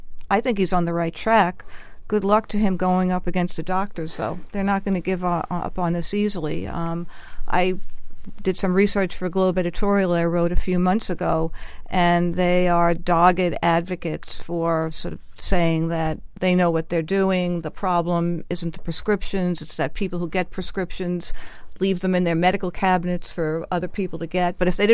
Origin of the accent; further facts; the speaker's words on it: New York, United States; I grew up on Long Island. My dad was a Brooklyn Dodgers fan who had his heart broken, and then he became a Mets fan, took me to Mets games. We went on the Long Island Railroad.